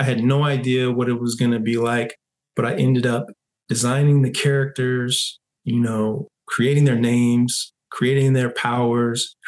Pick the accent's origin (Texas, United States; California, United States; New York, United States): California, United States; Oakland; Well, they're kind of like headquartered in Oakland, which is my hometown.